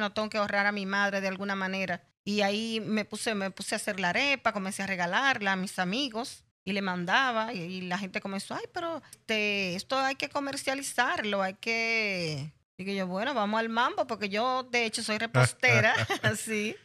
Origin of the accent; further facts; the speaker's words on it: Cotuí, Sánchez Ramírez, Dominican Republic; allá en mi pueblo Cotuí.